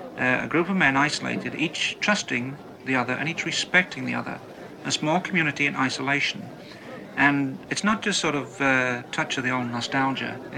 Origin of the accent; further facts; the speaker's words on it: England, United Kingdom; And of course, being English, I said yes.